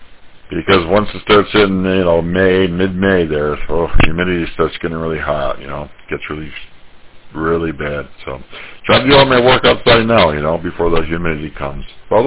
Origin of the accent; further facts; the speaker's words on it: Herkimer, New York, United States; now in Northport, United States; but I'm originally from the Valley too, Herkimer, New York, and I like to check into the local repeaters I used to talk on years ago.